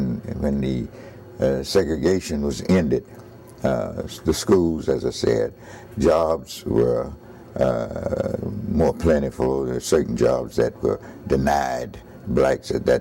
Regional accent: Fort Greene, Florida, United States; born there; I was born in Fort Greene, Florida.

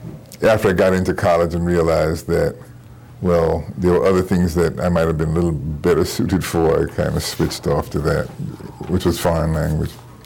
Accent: Northern United States, United States; I mean, I grew up in the North. I'm not going to say that there wasn't prejudice and discrimination up North

